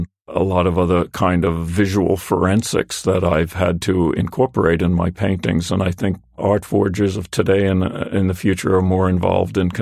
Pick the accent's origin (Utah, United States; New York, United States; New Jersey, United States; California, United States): New Jersey, United States; Palisades Park; I hung out with some local friends in the Palisades Park, Fort Lee area where I grew up in Bergen County, New Jersey.